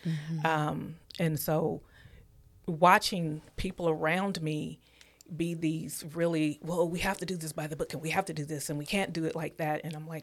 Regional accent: Portland, Oregon, United States; I grew up in Northeast Portland, born and raised in Northeast Portland.

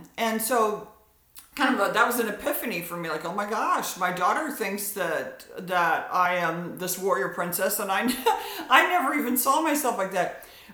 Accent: Indiana, United States; now in Redmond, United States; I'm also from my home state is Indiana, and now that I live in the Pacific Northwest and in Redmond near Seattle, but I'm from Indiana

